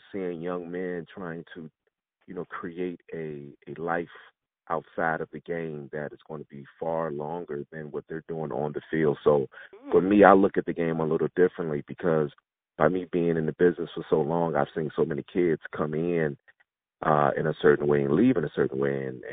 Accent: Virginia, United States; Well, because of so much history, you know, there we didn't come from a metropolitan city such as Washington, D.C., so a lot of our heroes were guys

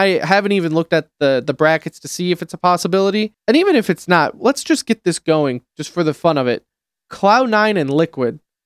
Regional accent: United States; as an American, I pumping your chest a little bit there, right?

